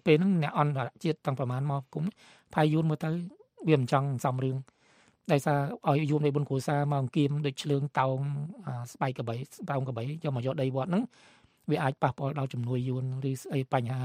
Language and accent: Khmer; Mekong Delta, Vietnam; moved away; ក្នុងនាមជាខ្មែរក្រមយើងចង់ឃើញខ្មែរទាំងអស់រួមសាមគ្គីសន្តិភាពទៅយើងខ្មែរក្រមភៀសខ្លួនមកក៏បានសេចក្តីសុខដែរ